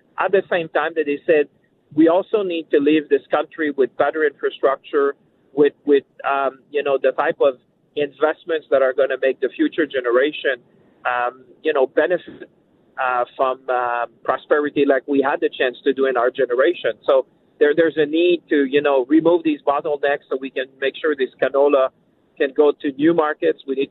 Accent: Shawinigan, Quebec, Canada; Listen, I come from rural Canada. I come from Shawinigan.

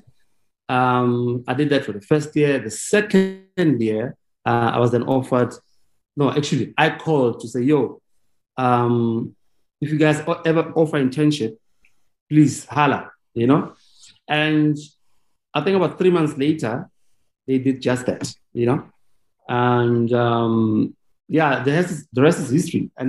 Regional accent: Vereeniging, Gauteng, South Africa; So high school, I was at high school briefly. So I went to General Smuts in Vereeniging, and I was always interested in the arts, you know?

